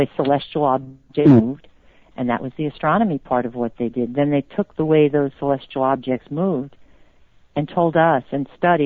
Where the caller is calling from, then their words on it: Washington, District of Columbia, United States; I'm calling from Washington, D.C.